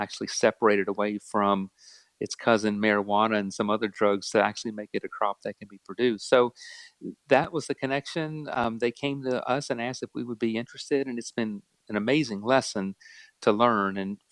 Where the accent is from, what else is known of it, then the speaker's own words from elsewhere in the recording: Virginia, United States; James Madison University, which is here in my hometown